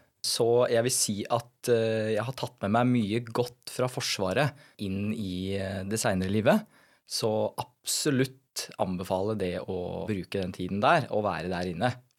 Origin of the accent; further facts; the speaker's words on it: Porsgrunn, Telemark, Norway; now in Jessheim, Norway; Jeg 24 år. Født og oppvokst I Porsgrunn. For tiden så bor jeg på Jessheim.